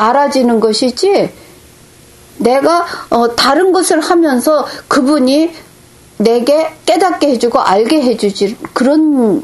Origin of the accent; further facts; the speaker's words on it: South Korea; moved away; 제가 아무리 외국 생활을 오래 해도 어려서 한국에서 자랐다는 거는